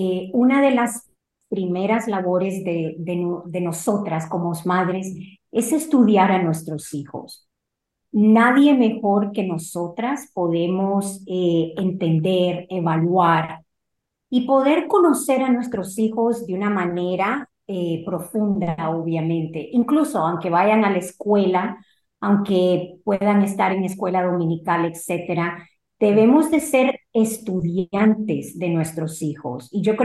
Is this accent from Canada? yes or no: yes; Canada; also born or lived in Nicaragua; yo nací en Nicaragua. Y fui criada en el Canadá